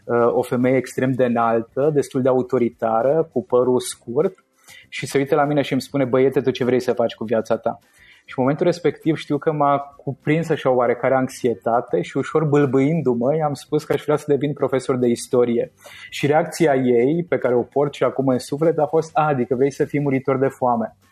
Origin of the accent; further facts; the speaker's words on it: Satu Mare, Satu Mare County, Romania; born there; Și m-am născut la Satu Mare, provin dintr-o familie cu doi copii.